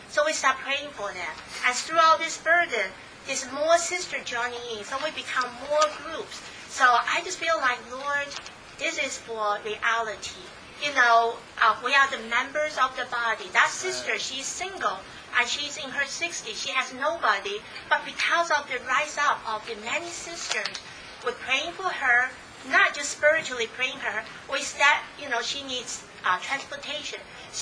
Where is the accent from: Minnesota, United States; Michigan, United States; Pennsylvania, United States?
Pennsylvania, United States; Philadelphia; I'm from Philadelphia, the district 2.